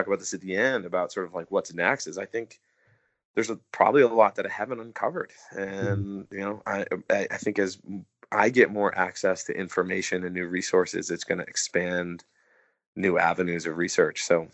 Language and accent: English; United States; And plus, as a foreigner and, as an American